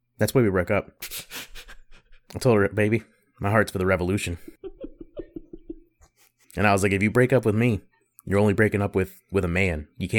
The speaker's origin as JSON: {"language": "English", "region": "South Carolina", "country": "United States", "said": "And I was like, I'm from South Carolina."}